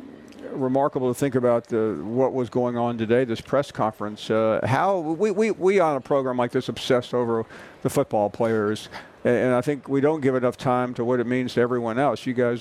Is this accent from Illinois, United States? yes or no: no; Memphis, Tennessee, United States; I grew up the road in Memphis, and this was a place that you talked about gingerly because it had such a skewed reputation.